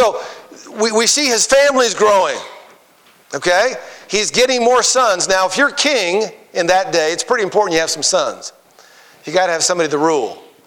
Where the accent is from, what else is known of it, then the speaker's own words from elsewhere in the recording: Idaho, United States; And of course, I was raised in Idaho and in Mormon country.